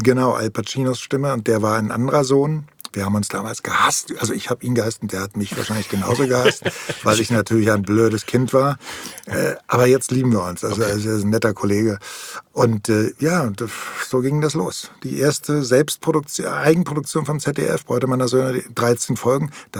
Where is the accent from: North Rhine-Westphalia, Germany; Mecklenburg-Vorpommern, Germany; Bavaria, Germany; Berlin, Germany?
Berlin, Germany; ich bin in Tempelhof aufgewachsen. Tja, in einer kleinen Zwei-Zimmer-Wohnung, aus ganz einfachen Verhältnissen.